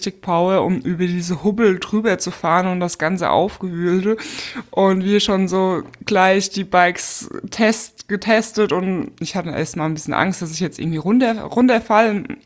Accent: Spain; Das ist eine spanische Firma und hat ihren Hauptsitz hier in meinem Heimatort.

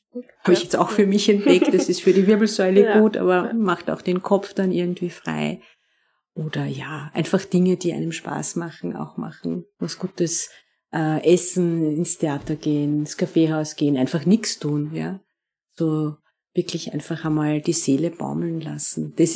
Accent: Lower Austria, Austria; now in Vienna, Austria; Also ich bin zwar in Niederösterreich geboren und aufgewachsen, aber ich würde Wien schon als mein Zuhause bezeichnen, ja.

